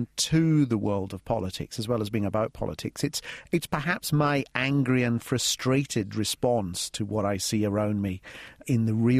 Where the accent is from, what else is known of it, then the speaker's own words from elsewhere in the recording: Scotland, United Kingdom; And because I'm Scottish, people seem to imagine, therefore, that all the anger and the aggression and the rage comes from me, and are then surprised when I open my mouth and out comes a very un-Scottish accent.